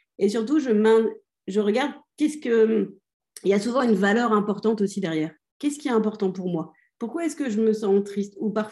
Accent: France; parce que bah, j'ai grandi en France.

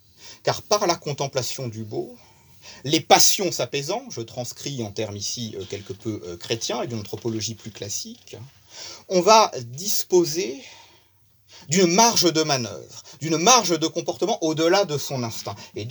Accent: France; nous, en tant que Français

